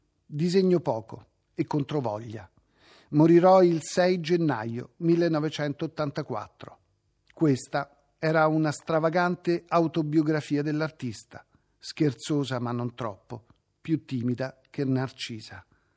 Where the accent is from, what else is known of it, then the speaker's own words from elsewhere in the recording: San Benedetto del Tronto, Marche, Italy; born there; Sono nato a San Benedetto del Tronto, mio padre è pugliese